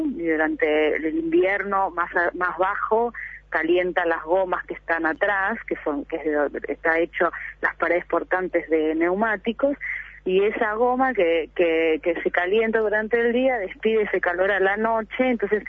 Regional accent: Argentina; con un rol que era muy cercano por de donde vengo yo, desde Argentina

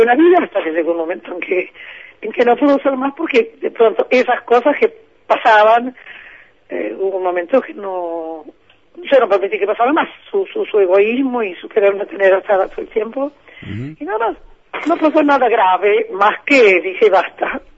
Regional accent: Argentina; como cantante argentina, soy una privilegiada.

